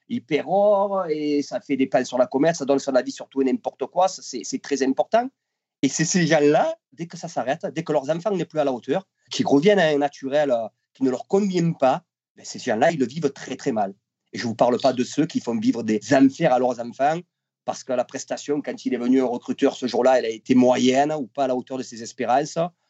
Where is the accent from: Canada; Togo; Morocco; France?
France; Marseille, Provence-Alpes-Côte d'Azur; Chez nous, à Marseille